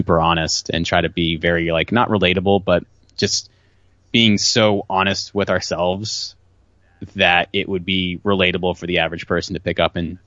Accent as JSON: {"language": "English", "town": "San Francisco", "region": "California", "country": "United States", "said": "So I mean, I'm from the Bay Area, in San Francisco Bay Area, and so is our bass player."}